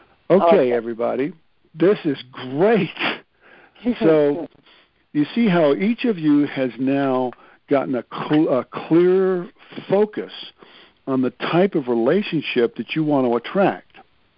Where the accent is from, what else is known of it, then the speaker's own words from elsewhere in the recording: Philadelphia, Pennsylvania, United States; I grew up in Philadelphia.